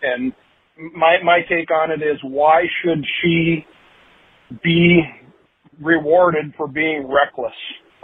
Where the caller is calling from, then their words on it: Minneapolis, Minnesota, United States; from Minneapolis.